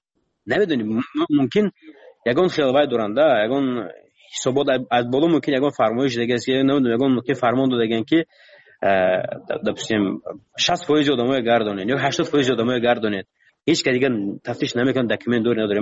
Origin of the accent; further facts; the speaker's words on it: Tajikistan; من گفتم من تاجیکم گفتم از تاجیکستانم